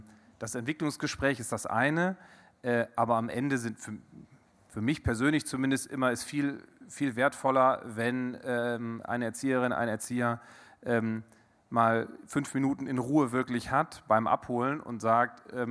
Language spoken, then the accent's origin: German; Coesfeld, North Rhine-Westphalia, Germany; aus so einer Stadt wie Coesfeld, wo ich herkomme mit 35.000 Einwohnern